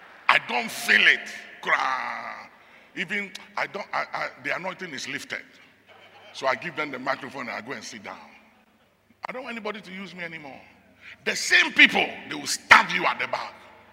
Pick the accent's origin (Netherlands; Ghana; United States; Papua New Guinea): Ghana; I'm sorry, I'm a Ghanaian, but it hurts.